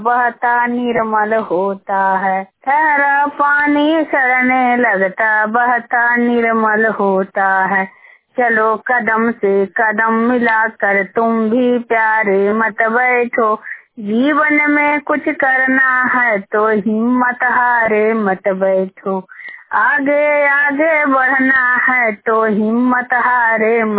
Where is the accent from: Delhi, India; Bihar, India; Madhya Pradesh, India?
Bihar, India; Chakramar; और मैं ग्राम चक्रामर के निवासी हूँ। जिला नालंदा, प्रखंड हरनौत, राज्य बिहार, पंचायत कोयलामा। और मैं अभी उत्तर प्रदेश में आई हूँ